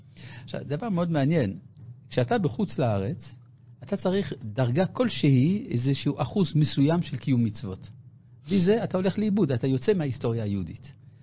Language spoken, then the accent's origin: Hebrew; Paris, Île-de-France, France; אני גדלתי בצרפת, בפריס וסביבותיה